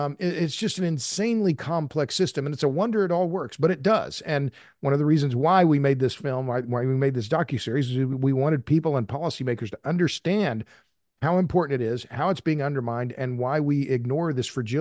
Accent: Oklahoma, United States; I'm from Oklahoma. I have deep roots in Oklahoma.

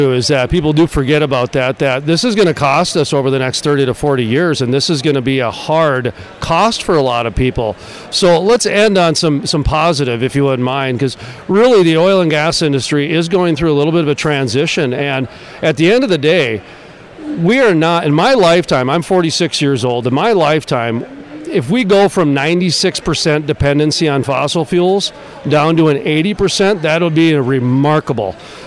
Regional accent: North Dakota, United States; So I'm from North Dakota. We've got the Bakken crude oil

